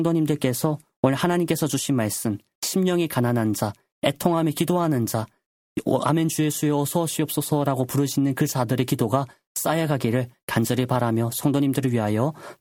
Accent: North Korea; 우리 북조선 고향 땅에도 희망이 있구나

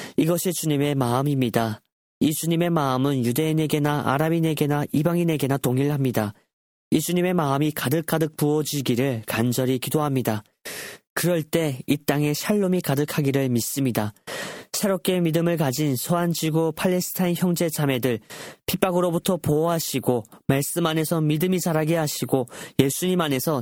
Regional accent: North Korea; 사랑하는 나의 고향 북조선 땅에도 인간의 눈으로 보면 어둠이 짙어 보이기만 합니다.

